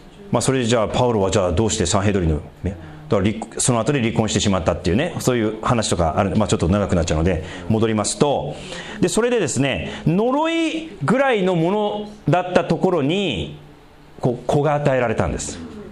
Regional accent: Sendai, Miyagi, Japan; 私仙台出身なんで遠くだから、ちょっとこうなまった言葉でね、こう話すと、ちょっとこう安心するじゃないですか。

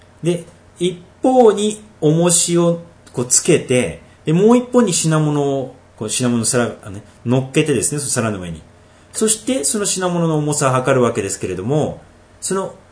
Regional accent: Tohoku, Japan; 妻が東北地方にある私の実家に一緒に行って寝泊まりした時ですね

